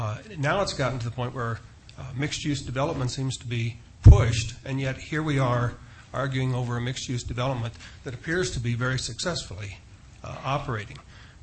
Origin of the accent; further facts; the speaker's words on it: Golden, Colorado, United States; I'm actually from Golden, Colorado.